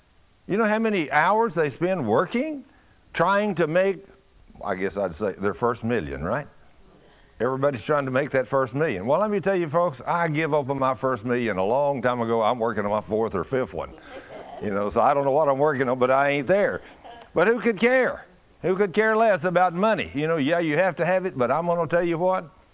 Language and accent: English; Texas, United States; if you've ever been to Texas, you know where I come from. I'm from Texas. And I'm not ashamed of that.